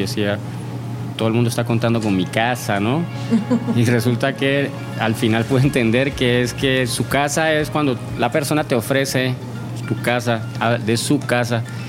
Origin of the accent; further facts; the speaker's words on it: Colombia; soy colombiano y estoy encantado hoy de venir a compartir con ustedes este espacio.